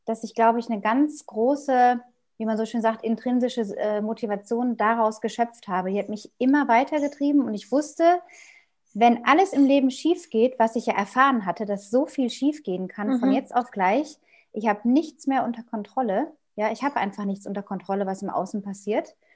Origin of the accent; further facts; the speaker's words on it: North Rhine-Westphalia, Germany; Ich bin in Westfalen aufgewachsen, in einem kleinen Dorf außerhalb von einer größeren Stadt, auf dem Land, mit Bauernhöfen drumherum.